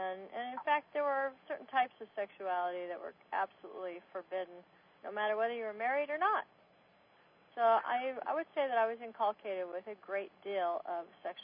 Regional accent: Oregon, United States; I grew up in the state of Oregon, and my parents were blue-collar.

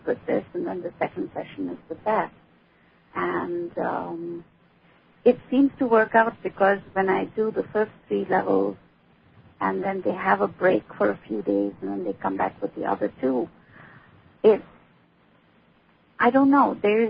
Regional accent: India; Since I'm from India

